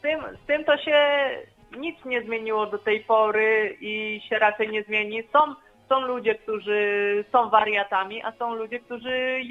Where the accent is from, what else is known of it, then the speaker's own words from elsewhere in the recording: Zielona Góra, Lubusz Voivodeship, Poland; W Polsce. U siebie w Zielonej Górze.